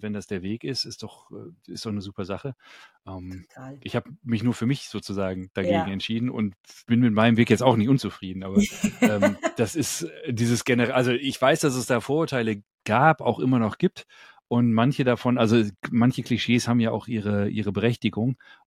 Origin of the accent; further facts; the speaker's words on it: Düsseldorf, North Rhine-Westphalia, Germany; born there; ich bin ja Düsseldorfer gebürtig und da ist mein Herz ja doch noch sehr heimatverbunden mit Gevatter Rhein.